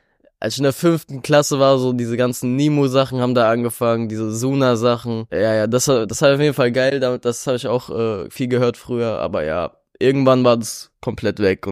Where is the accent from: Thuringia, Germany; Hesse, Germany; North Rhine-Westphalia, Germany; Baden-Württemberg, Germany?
Hesse, Germany; Offenbach; also born or lived in Frankfurt; Ich bin in Offenbach aufgewachsen, wir sind umgezogen vor 2 Jahren oder so. Und jetzt bin ich wieder hier, ja.